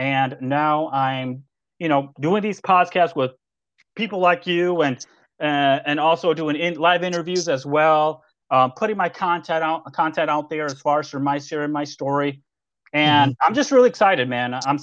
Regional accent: Texas, United States; now in Michigan, United States; I grew up in Texas, and then I came over here to Michigan. My mom was a single mom.

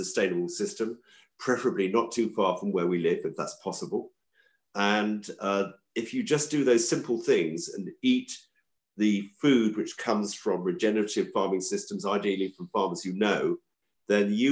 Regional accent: London, United Kingdom; we were a community of six people who got back to the land here in 1973 from London, because I grew up in London.

